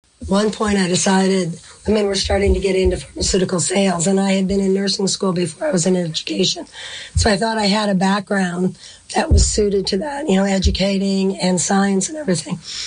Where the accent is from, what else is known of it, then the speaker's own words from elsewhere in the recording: Chicago, Illinois, United States; now in Chester, United States; The Chicago area.